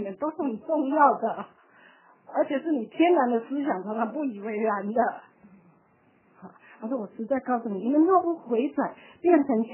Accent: China; 不像我们中国人，特别是高等教育的孩子，越是高等教育的孩子，他们孩子就越骄傲，越不听话。

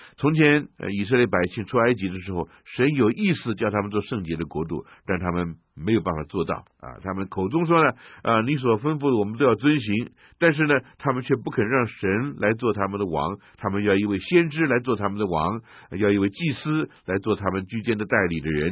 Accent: China; 我们中国人讲说是州牧啊

